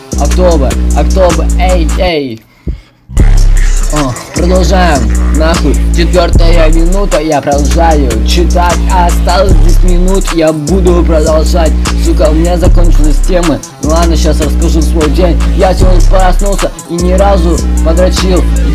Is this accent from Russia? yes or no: no; Kazakhstan; потому что я казах